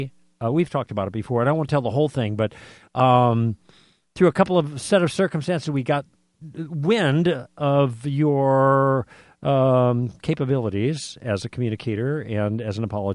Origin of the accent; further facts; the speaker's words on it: Chicago, Illinois, United States; I grew up in Chicago.